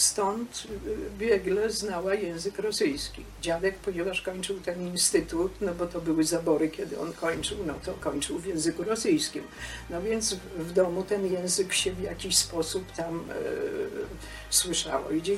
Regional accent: Vilnius County, Lithuania; pochodzę z okolic Wilna. Tam rodzice mieli spory majątek.

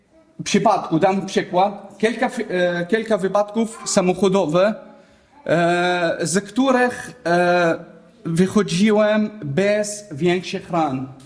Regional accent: Damascus, Damascus Governorate, Syria; now in Poland; jestem Syryjczykiem z Damaszku, jedna z najstarszych miast na świecie.

